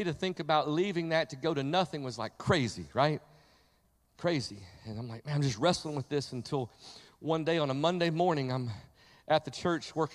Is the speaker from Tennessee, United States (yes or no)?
yes; Tennessee, United States; God had stirred up a passion inside of me for East Tennessee, my hometown area.